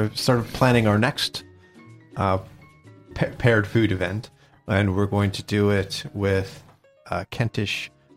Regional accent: United States; Being American, we've got pretty much a thousand different ways of barbecue.

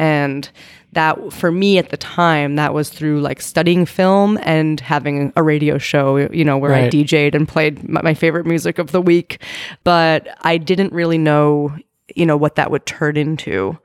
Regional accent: New York, United States; also born or lived in Staten Island; I grew up in New York, outside of New York City in Westchester County. Mm-hmm. I'm originally from Staten Island, which is often the forgotten borough of New York City.

